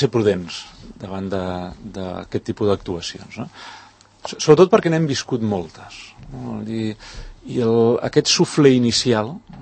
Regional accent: Catalonia, Spain

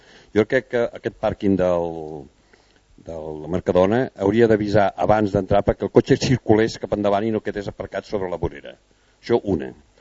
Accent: Catalonia, Spain; com a català que sóc

